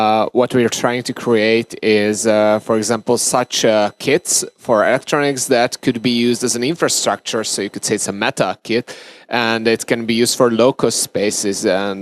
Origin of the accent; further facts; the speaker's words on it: Budapest, Hungary; I'm from Budapest, Hungary, a country between Ukraine and Austria. So it's right in the center of Europe between West and East.